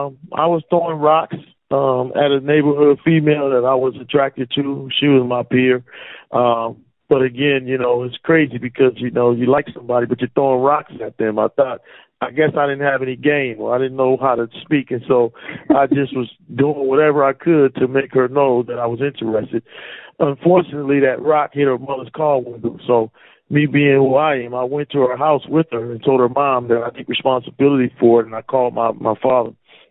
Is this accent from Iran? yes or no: no; Baltimore, Maryland, United States; I'm born and raised in Baltimore City, Maryland. I come from a neighborhood on the southwest side of the city called Westport.